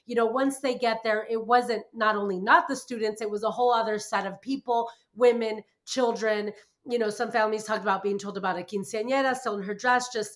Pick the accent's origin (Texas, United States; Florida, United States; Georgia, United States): Florida, United States; Miami; moved away as an adult; now in Mexico City, Mexico; I'm originally from Mexico City, Bob. So I have this this perspective on impunity very much ingrained, and it very much speaks to me. I was born there. I grew up in Miami, of all places, and I hated Miami